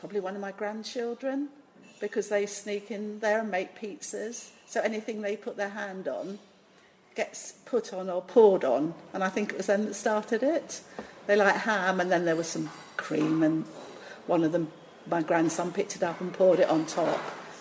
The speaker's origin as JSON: {"language": "English", "region": "England", "country": "United Kingdom", "said": "being an English rose as I am, very pale, I have to sit inside to eat anything."}